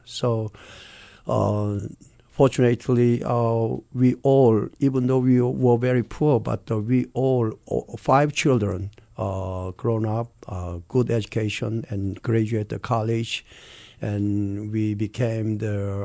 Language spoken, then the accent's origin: English; South Korea; born there; English is a second language; I was born actually in Korea